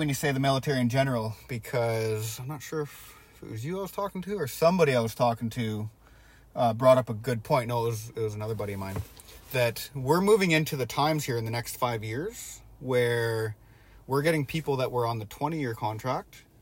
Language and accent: English; Trenton, Ontario, Canada; born there; I was born in Trenton.